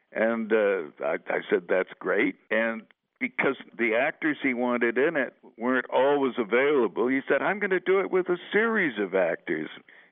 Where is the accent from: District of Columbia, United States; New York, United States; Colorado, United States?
New York, United States; Buffalo; I, myself, when I grew up in Buffalo, we had to memorize poems all the time and recite them in class.